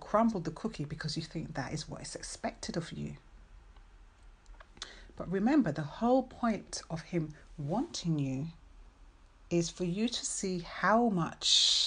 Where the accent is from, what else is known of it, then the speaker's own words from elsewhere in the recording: London, United Kingdom; As you can probably hear, I'm from London. I'm in England.